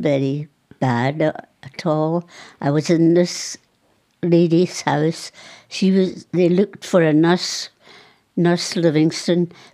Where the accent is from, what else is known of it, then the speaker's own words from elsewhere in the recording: Dortmund, North Rhine-Westphalia, Germany; born there; English is a second language; I was born in Dortmund, Germany, unfortunately.